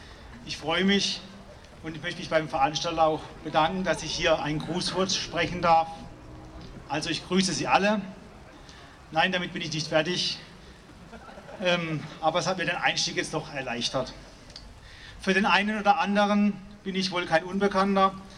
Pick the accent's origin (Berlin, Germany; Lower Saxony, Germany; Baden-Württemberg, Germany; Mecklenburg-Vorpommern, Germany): Baden-Württemberg, Germany; Karlsruhe; Karlsruhe, die Stadt des Rechts, meine Heimatstadt